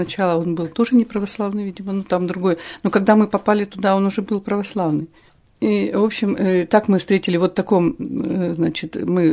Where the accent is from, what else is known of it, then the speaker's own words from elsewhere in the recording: Yekaterinburg, Sverdlovsk Oblast, Russia; мы из Екатеринбурга